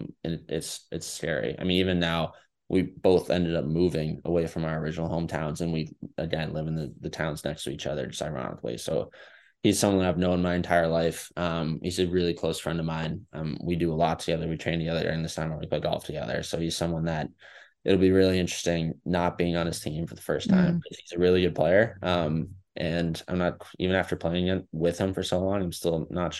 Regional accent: Southborough, Massachusetts, United States; I grew up in Southwell, Massachusetts, and he grew up in Hopkinton, which is they're literally the shared border.

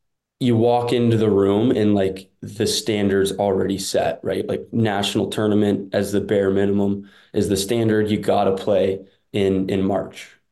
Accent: Ontario, Canada; obviously growing up in Ontario

